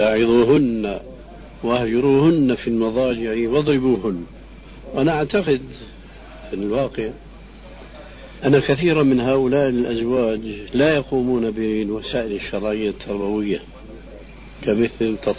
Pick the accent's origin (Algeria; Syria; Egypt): Syria; والعامة يقولون عندنا في سوريا الفرس من الفارس